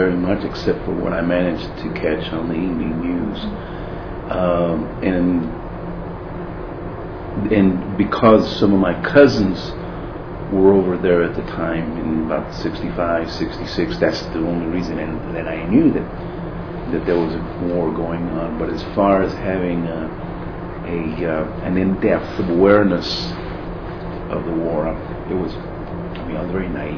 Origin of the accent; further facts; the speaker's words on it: Lubbock, Texas, United States; I was born here in Lubbock, and except for my military service, I've been in Lubbock all of my life. Went to Lubbock schools, of course. Graduated from Lubbock High School in 1967.